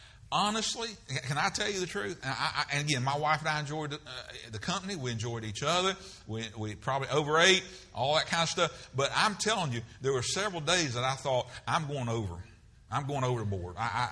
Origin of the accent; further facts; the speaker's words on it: the South, United States; I'm from the South too, brother.